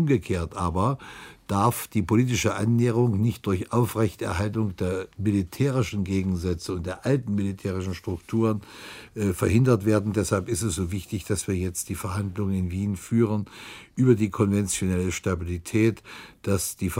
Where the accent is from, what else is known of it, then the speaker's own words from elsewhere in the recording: Germany; Und für uns als Deutsche ist das Wichtigste, dass wir unsere Einbettung in das europäische Schicksal zu keiner Zeit vergessen.